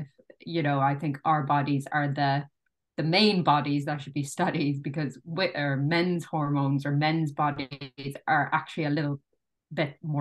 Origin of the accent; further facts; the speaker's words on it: Ireland; now in New Zealand; I am Irish, but I live in the Wairarapa in New Zealand